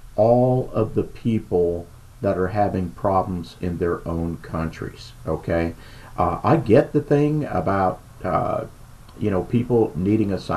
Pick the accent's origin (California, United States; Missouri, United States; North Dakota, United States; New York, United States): California, United States; and we came from California where this was just very evident